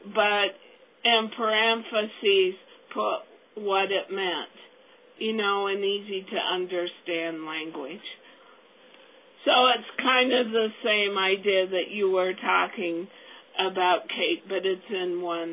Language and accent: English; Nebraska, United States; When I'm originally from Nebraska